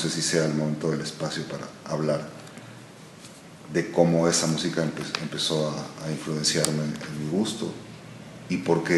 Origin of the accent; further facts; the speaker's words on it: Argentina; moved away; Empecé a extrañar, ¿no?, el rock que se hacía en mi país de origen